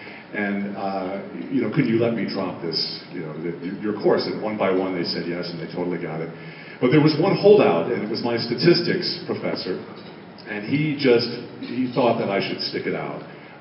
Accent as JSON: {"language": "English", "region": "New York", "country": "United States", "tie": "born there", "said": "my whole family, except for me, I was born in New York, my whole family is from the deep, deep South, Southern Baptist."}